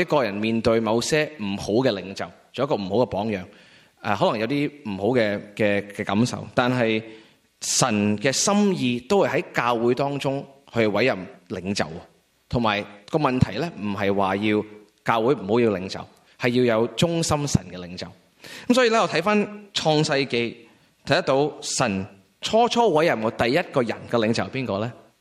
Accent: China; 那我们其实想回作为中国人，中国人呢

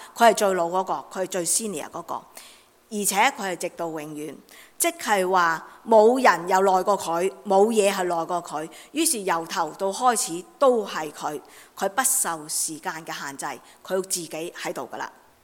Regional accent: China; 所以我哋系中国人，其实好明噶。

